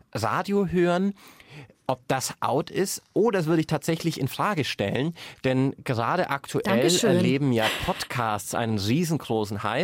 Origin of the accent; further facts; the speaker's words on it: Baden-Württemberg, Germany; Als Schwabe habe ich als Kind schon gespart.